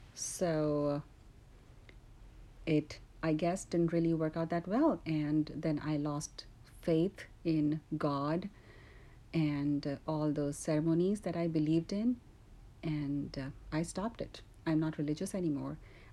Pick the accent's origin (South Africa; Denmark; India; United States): India; I grew up in India, and in India, almost everyone is religious. So in my family, we were all religious.